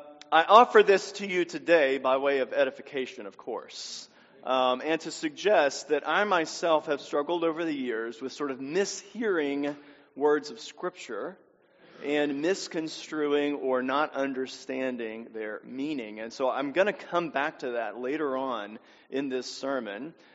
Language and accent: English; Louisiana, United States; I was the chaplain of a school in my home state of Louisiana for 6 years.